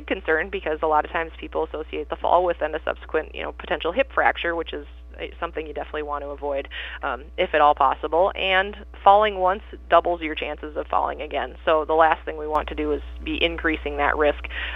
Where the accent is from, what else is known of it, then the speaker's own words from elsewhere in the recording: Montevideo, Minnesota, United States; I'm born and raised in Montevideo.